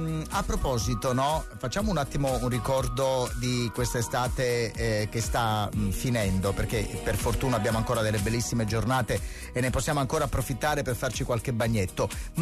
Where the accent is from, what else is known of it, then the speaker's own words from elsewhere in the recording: Naples, Campania, Italy; siamo napoletani